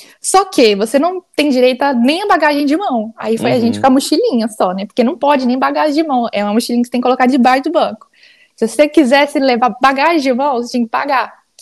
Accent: Dores do Indaiá, Minas Gerais, Brazil; also born or lived in Uberlândia / Palmas; Não, sou de Dores do Indaiá.

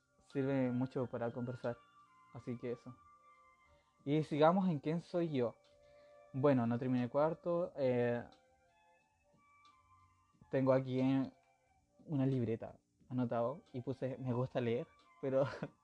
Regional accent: Los Lagos, Chile; born there; now in Nancagua, Chile; soy chileno, nací en el sur de Chile, en Chiloé, en el archipiélago de Chiloé, la mítica, mítica isla, o sea, archipiélago de Chiloé, muy hermoso, por cierto, pero no vivo ahí, no vivo en Chiloé

